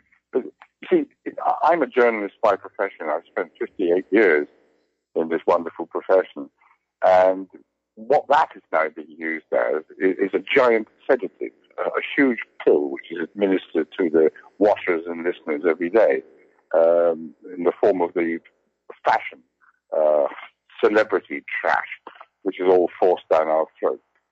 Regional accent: Brussels, Brussels-Capital Region, Belgium; somebody said, well, where are you from? I said, Brussels.

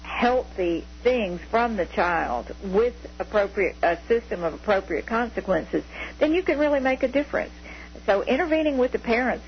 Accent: Mississippi, United States; In my home state of Mississippi, I believe the figures I heard were that that there are as many babies born not to married people as to married people.

